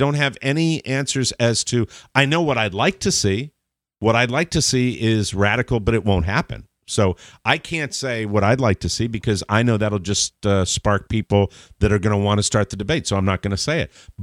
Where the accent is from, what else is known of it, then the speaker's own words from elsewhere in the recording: Ireland; I'm Irish, and when I fight with somebody, I want to fix it, and I want to fix the world's problems.